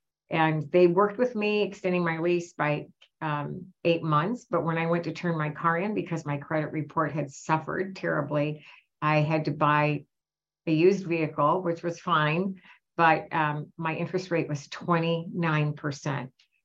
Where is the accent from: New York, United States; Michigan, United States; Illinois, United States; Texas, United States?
Michigan, United States; Detroit; And I'm from Detroit, Michigan